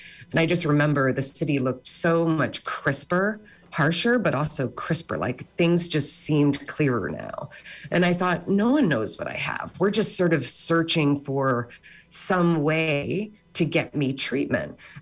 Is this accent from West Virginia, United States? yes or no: no; Chicago, Illinois, United States; But I should say, back to your question, I'm from Chicago and I'm here now.